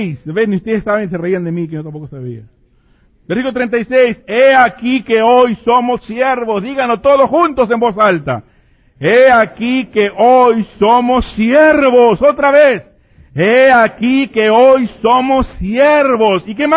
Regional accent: Pomona, California, United States; yo soy de Pomona, la hermosa ciudad de Pomona

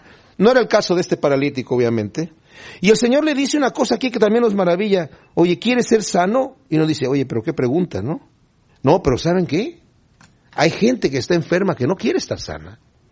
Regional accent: Querétaro, Mexico; Yo soy de Querétaro, México

